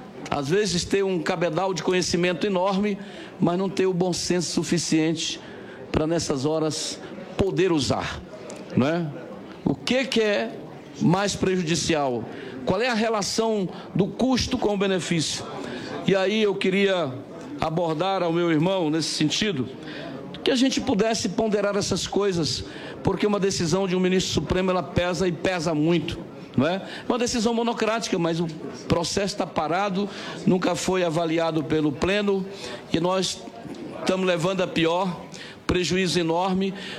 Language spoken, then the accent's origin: Portuguese; North Region, Brazil; eu sou da Amazônia, um território muito conturbado hoje